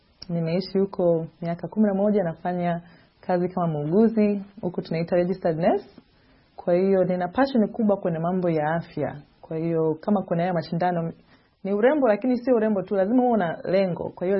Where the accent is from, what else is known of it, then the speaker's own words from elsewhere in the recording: Tanzania; nimetoka Tanzania